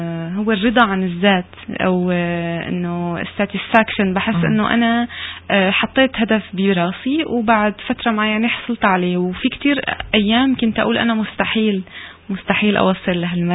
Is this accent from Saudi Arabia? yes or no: no; Syria; now in Canada; يعرفوا أنا سورية أو الباكراوند تبعي.